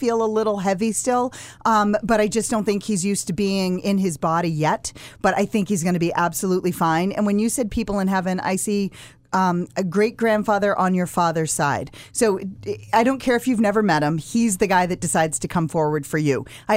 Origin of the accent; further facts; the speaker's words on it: Massachusetts, United States; And I grew up in Massachusetts